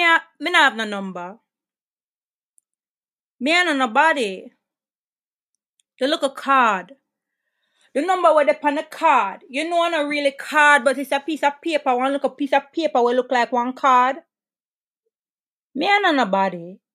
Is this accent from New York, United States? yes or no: yes; Brooklyn, New York, United States; also born or lived in Jamaica; I was born in Jamaica, grew up in a neighborhood called the 90s in Brooklyn, New York.